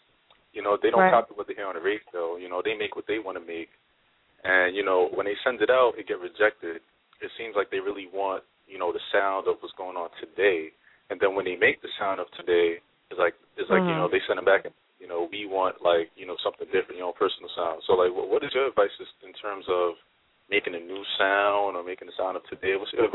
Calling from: Jersey City, New Jersey, United States; I know a bunch of different producers where I'm at from New Jersey. I'm calling from Jersey City, a little bit away from New York.

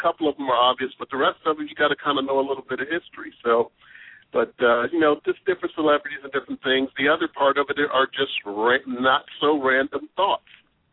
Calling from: Westerville, Ohio, United States; Yeah, I'm calling from Westerville, Ohio.

